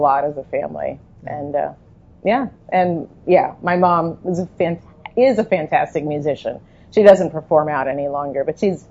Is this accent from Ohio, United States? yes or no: yes; Ohio, United States; now in Lincoln, United States; I remember that drive across. I came from Ohio, so just a little north of Mr. Shobe.